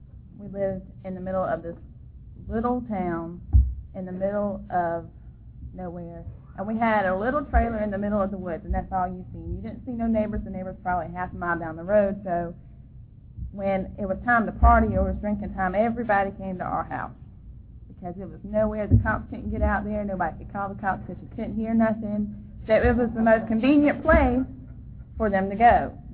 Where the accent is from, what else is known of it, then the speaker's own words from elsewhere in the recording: Sumter, South Carolina, United States; I'm from Sumter.